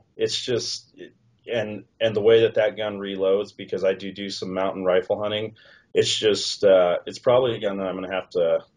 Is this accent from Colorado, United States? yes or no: yes; Westminster, Colorado, United States; I told him Westminster, Colorado